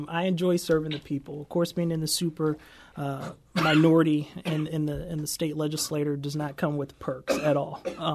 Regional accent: St. Louis, Missouri, United States; I am a son of St. Louis. I grew up in North St. Louis City, graduated from Beaumont High School

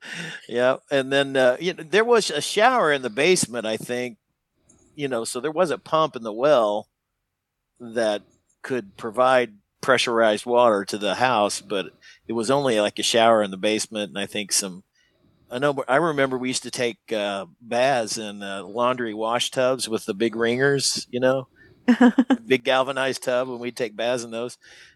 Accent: Buckskin, Indiana, United States; also born or lived in Evansville; Well, I was born in Evansville, Indiana, but lived in Buckskin. You ever heard of Buckskin?

